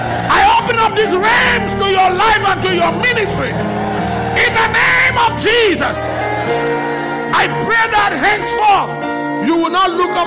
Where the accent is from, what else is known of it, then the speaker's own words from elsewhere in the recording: Cameroon; I said, good evening, sir. … from Cameroon.